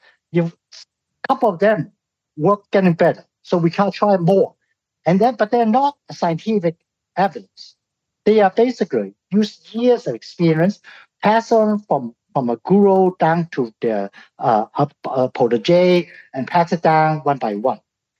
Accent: Hong Kong; born there; I was born in Hong Kong, so I have bias.

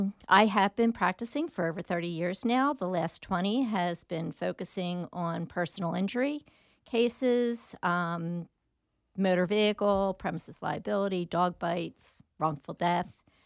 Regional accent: Philadelphia, Pennsylvania, United States; now in Quakertown, United States; For the last 30 years, but I grew up in Philadelphia.

